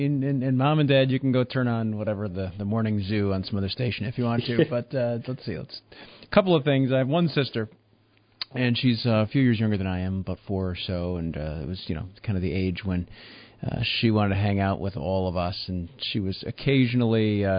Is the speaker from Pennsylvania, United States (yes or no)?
no; Wisconsin, United States; growing up in Wisconsin, Jack Sikma was a center for the Milwaukee Bucks at the time.